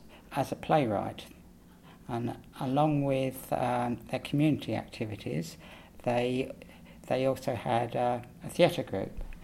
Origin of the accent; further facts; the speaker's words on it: Castle Donington, East Midlands, United Kingdom; born there; Right, 30th of the 7th, 1943, and I was born in Castle Donington in, I think it's in Leicestershire, but it might be in Derbyshire. I'm not too sure.